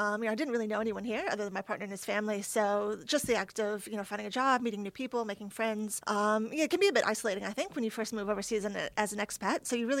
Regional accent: Maryland, United States; No, not really. but I do try to do a lot of that now.

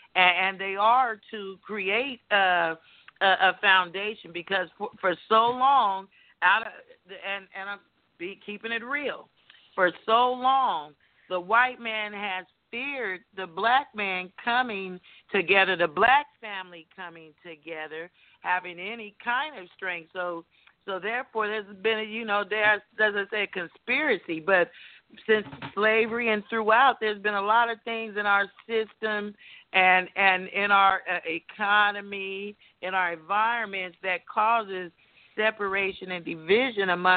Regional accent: Hanford, California, United States; yeah, I'm from Hanford, California. Been born, not born here, but raised here all my life. I've gone to school, from kindergarten through high school

